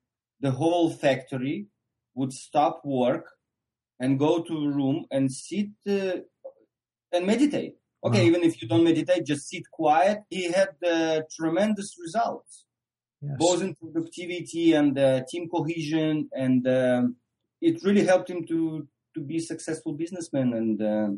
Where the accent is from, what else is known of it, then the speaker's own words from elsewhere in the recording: Australia; I'm from Australia.